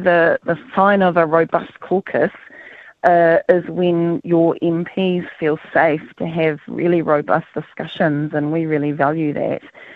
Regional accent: Northland, New Zealand; including in my hometown in Hokianga

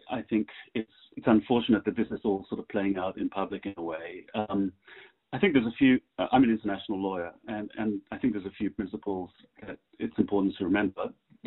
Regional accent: Papua New Guinea; You know, I grew up in Papua New Guinea, and I remember 20, 30 years ago, you know, China was investing in infrastructure back then.

